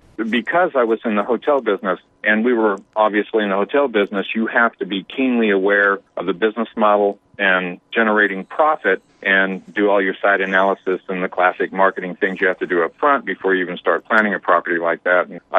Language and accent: English; California, United States; I'm from California.